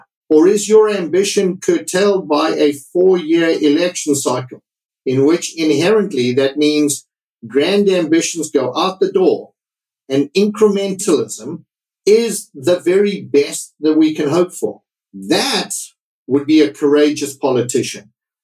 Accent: Zimbabwe; also born or lived in United Kingdom; now in Toronto, Canada; My family and I have chosen this city twice. We came here from Zimbabwe. I wanted to come to Toronto specifically.

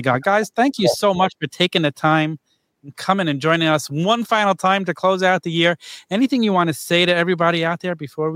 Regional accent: New York, United States; I remember, like, I grew up in New York, so I was going to the Garden all the time.

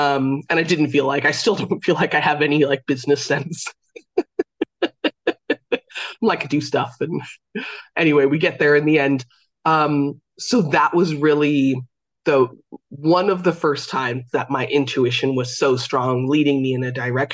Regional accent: California, United States; now in Ireland; I'm based in Ireland. I grew up in California, and I cannot wait for this event.

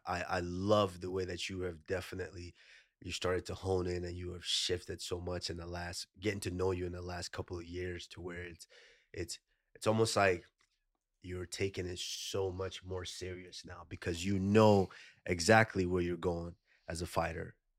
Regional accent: Nigeria

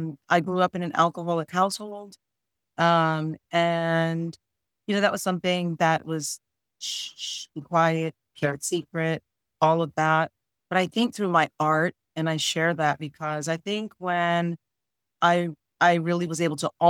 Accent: Connecticut, United States; So, you know, we're from Connecticut. So Artist Collective was just this wonderful place to go when we could finally get back into dance.

